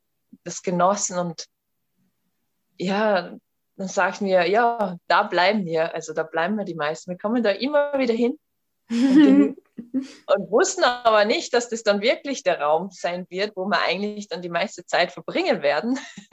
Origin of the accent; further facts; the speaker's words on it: Austria; komme aus Österreich, bin 33 Jahre